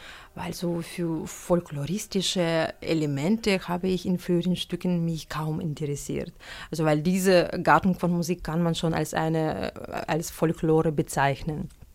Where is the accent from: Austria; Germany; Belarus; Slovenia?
Belarus; Also ich komme wirklich aus Weißrussland, aus einem ganz anderen Kulturkreis.